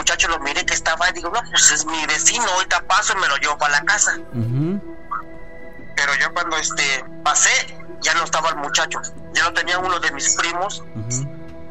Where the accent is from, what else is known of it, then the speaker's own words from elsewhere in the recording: Tecali de Herrera, Puebla, Mexico; now in New York, United States; Iba yo caminando para en la calle principal de mi pueblo, que es en Tecale de Herrera, Puebla.